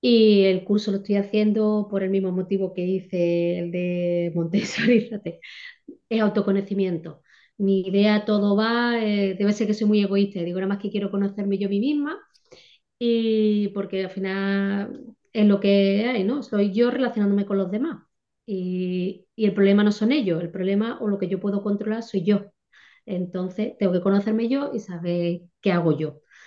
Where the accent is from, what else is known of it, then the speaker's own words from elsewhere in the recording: Algeciras, Andalusia, Spain; now in A Coruña, Spain; soy de Algeciras en Cádiz, pero estoy viviendo ahora en Coruña, en un pueblo, vamos, de Coruña.